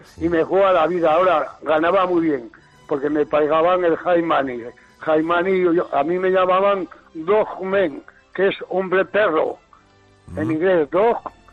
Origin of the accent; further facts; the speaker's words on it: Navarre, Spain; also born or lived in Australia; Porque yo soy navarro.